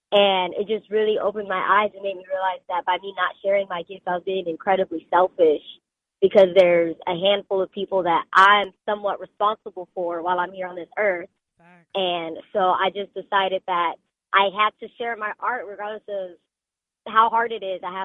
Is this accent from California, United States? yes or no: yes; San Bernardino, California, United States; I'm from San Bernardino, California.